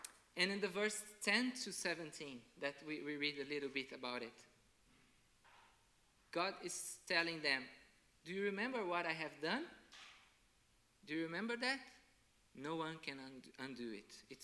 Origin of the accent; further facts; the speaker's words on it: Brazil; first language Portuguese; English is a second language; I come from Brazil, I worship the Lord in Brazil, in Portuguese, Brazilian Portuguese, my mother tongue